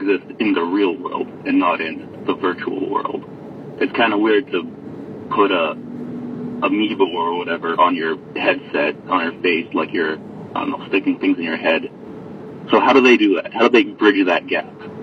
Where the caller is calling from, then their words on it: Vancouver, British Columbia, Canada; from Vancouver, BC.